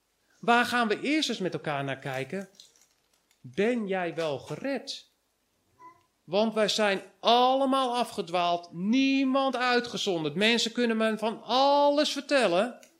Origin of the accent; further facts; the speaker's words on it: Netherlands; En ik heb daar natuurlijk... ik ben een Nederlander. Dus ik heb mijn mening.